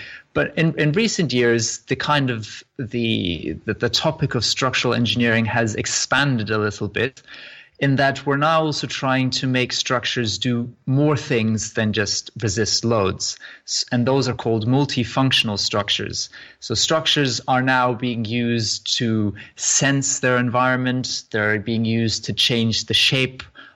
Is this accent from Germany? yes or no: yes; Frankfurt, Hesse, Germany; moved away as an adult; now in United Kingdom; So I'm originally from Germany, and I grew up in Frankfurt. And when I finished my German high school or sixth form, I decided to come to the UK, and I studied mechanical engineering at the University of Bath.